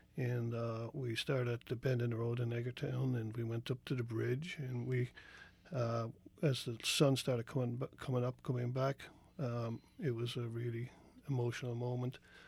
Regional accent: Ireland; So I was born and raised in Ireland, and I go back frequently.

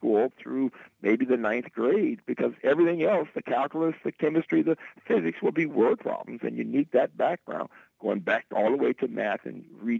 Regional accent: Birmingham, Alabama, United States; I'm from Birmingham, and my father actually left education, being a teacher, to work in the steel mill

